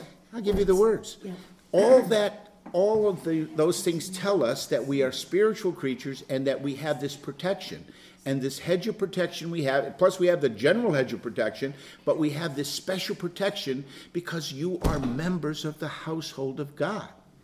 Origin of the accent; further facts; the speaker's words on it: United States; I'm an American, and the color of my skin is not white, it's pink.